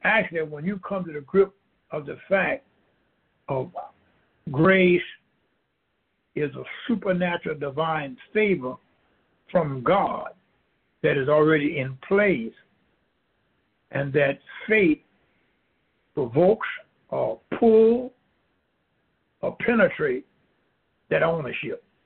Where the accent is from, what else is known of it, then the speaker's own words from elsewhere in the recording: Louisiana, United States; I'm from Louisiana.